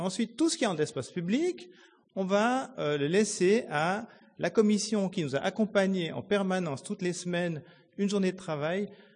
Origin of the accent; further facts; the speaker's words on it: Lausanne, Vaud, Switzerland; Donc évidemment, moi je viens de Lausanne, je leur montre ça.